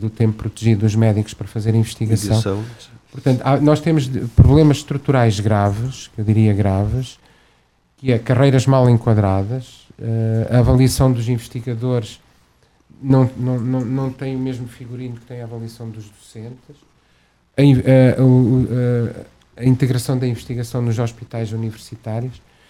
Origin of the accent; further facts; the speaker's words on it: Centro, Portugal; also born or lived in Germany / Netherlands; Sou aqui da região, sou beirão. Obviamente que houve um fator familiar muito forte. Claro que eu já vivi na Alemanha e na Holanda, e não há nada como o nosso retângulozinho.